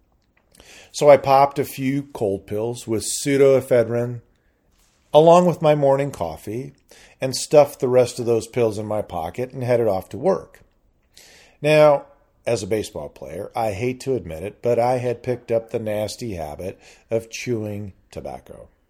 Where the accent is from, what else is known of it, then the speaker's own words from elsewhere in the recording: California, United States; moved away as an adult; But just making a college team in my home state of Southern California, the mecca for baseball in the United States, I probably wasn't even going to make it on a college team.